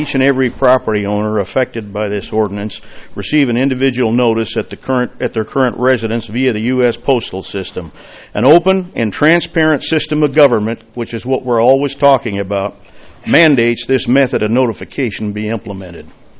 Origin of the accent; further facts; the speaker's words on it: Paso Robles, California, United States; from Paso Robles, California